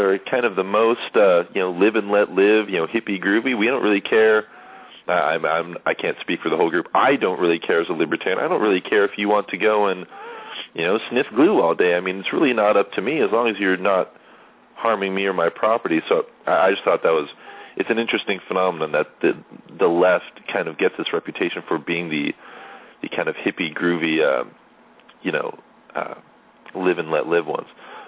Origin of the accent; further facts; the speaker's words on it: California, United States; in my home state, you know, in California